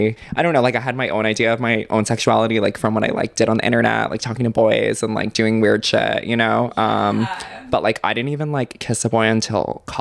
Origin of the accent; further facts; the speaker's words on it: Dix Hills, New York, United States; So I am from Long Island and I grew up in Long Island.